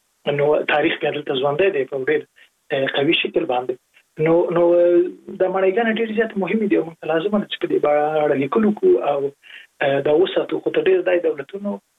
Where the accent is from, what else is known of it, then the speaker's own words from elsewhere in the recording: Jalalabad, Nangarhar, Afghanistan; زه په جلال آباد کې لوی سوې